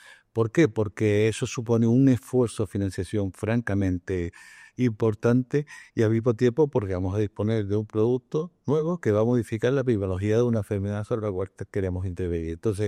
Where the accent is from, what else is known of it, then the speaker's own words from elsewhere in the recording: Canary Islands, Spain; Yo, como soy canario, tengo una virtud, soy canario y por lo tanto vuelo.